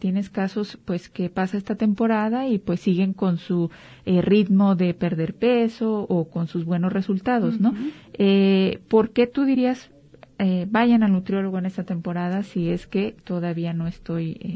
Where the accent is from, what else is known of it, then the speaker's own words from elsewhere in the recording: Mexico; yo lo he visto como mexicanos, a lo mejor es periodo de vacaciones.